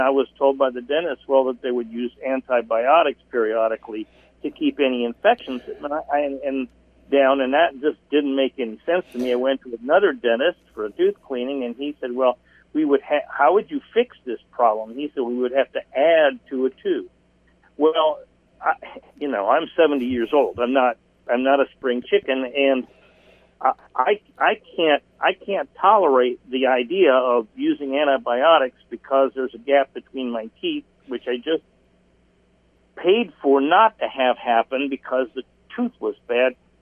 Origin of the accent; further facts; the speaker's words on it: United States; first language Italian; English is a second language; Well, I'm an Italian-American. My first language was Italian